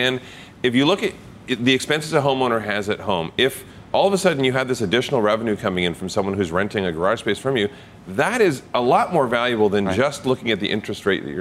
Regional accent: Canada; I also think that Canada, we're from Canada, the government there has incentives

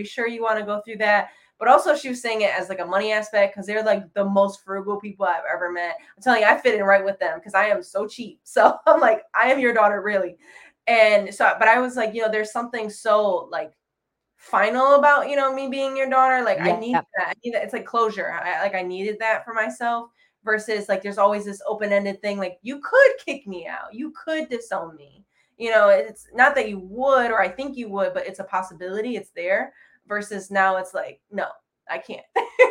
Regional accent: Flint, Michigan, United States; And so he's in Flint, I'm from Flint, and it was like my way of getting back there, because all the way through high school, I lived about 50 minutes away.

